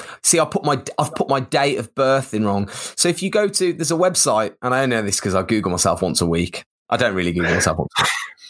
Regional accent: Birmingham, West Midlands, United Kingdom; I am a snowboarder from Birmingham in the UK, turned TV presenter slash commentator slash mouth for hire.

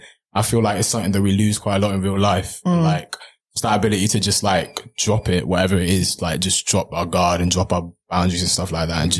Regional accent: Reading, South East England, United Kingdom; now in London, United Kingdom; I grew up in Reading in Berkshire.

